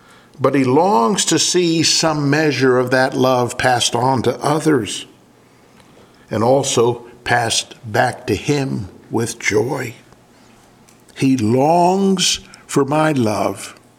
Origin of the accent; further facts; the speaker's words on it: Malawi; Growing up in Nyasaland, one of the greatest marks left by any man was that of David Livingstone.